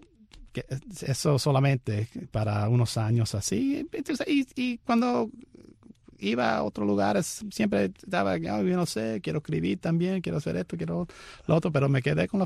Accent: Miami, Florida, United States; born there; also born or lived in Homestead; Sí, nací en Miami en 1962.

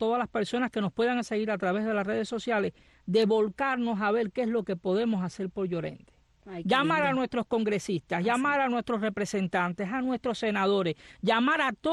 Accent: Cuba

